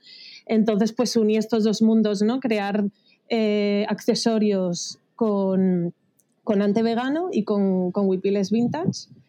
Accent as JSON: {"language": "Spanish", "country": "Guatemala", "tie": "born or raised there", "said": "y crecí en Guatemala"}